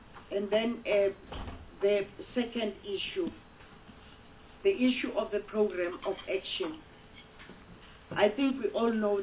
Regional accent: South Africa; maybe we should, as South African women, start fighting together

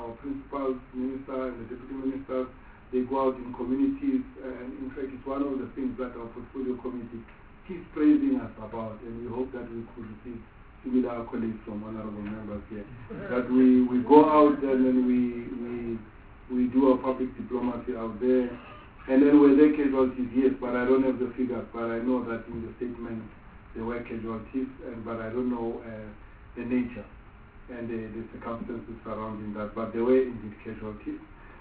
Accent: Free State, South Africa; born there; I have Sotho origin. I was born in the Free State. I used to speak my Sotho like the Sotho of the Sotho.

